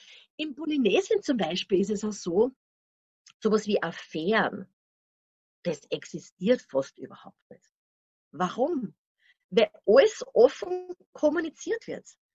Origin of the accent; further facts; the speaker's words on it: Austria; natürlich als europäische Frau, als Österreicherin, die was natürlich auch aus ihren Boxen auch natürlich Jahr für Jahr rausgestiegen ist